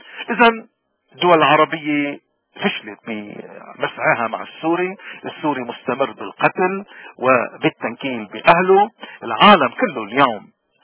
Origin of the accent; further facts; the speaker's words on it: Lebanon; ووضعنا بلبنان